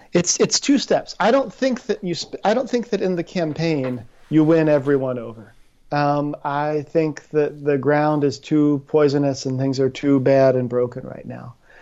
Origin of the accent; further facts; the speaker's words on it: West Virginia, United States; I grew up in West Virginia.